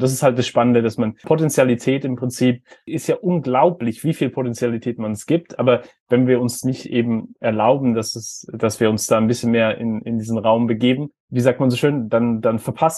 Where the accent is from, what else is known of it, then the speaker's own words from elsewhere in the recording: Heidelberg, Baden-Württemberg, Germany; Ich bin in Heidelberg aufgewachsen, wo wir diesen Philosophenweg haben.